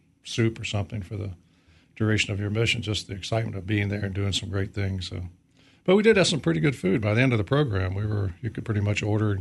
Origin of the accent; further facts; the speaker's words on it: West Virginia, United States; Some connections to my home state of West Virginia.